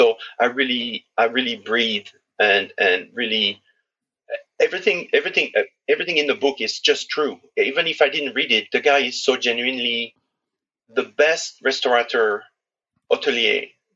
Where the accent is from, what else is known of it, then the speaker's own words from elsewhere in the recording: France; I grew up in farms in France.